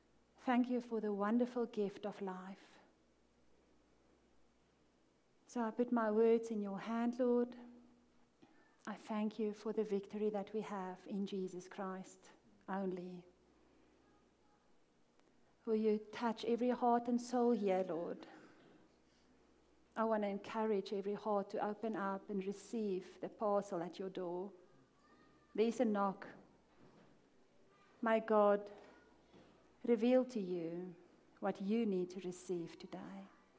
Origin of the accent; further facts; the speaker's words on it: South Africa; moved away; Most of you know that nearly a year ago, me and my family packed our bags and we moved here from South Africa. So, if I speak a little bit different, that's why.